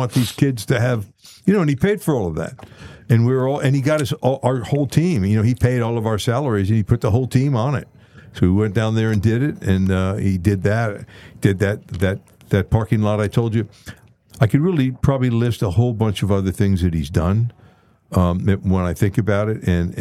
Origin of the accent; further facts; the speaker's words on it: St. Petersburg, Florida, United States; But I'm from St. Pete.